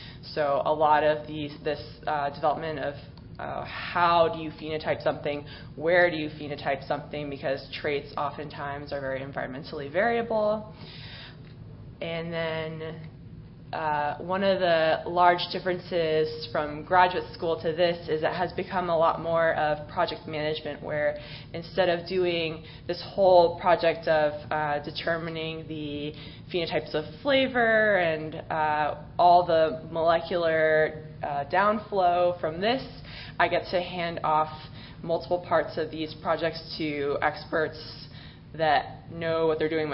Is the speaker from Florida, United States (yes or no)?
yes; Miami, Florida, United States; I grew up in Miami, where I thought that a forest was the trees that grow in the median of a highway.